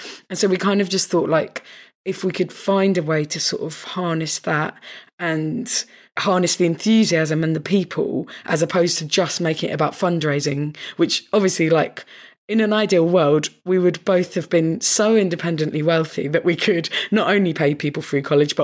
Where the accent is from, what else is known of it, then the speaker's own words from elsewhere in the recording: South East England, United Kingdom; we're both from North Kent and we're both from sort of, I guess, similar class background.